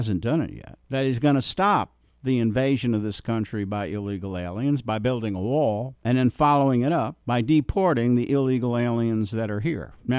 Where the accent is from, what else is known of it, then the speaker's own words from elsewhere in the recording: New York, United States; And I'm originally from New York and know it well.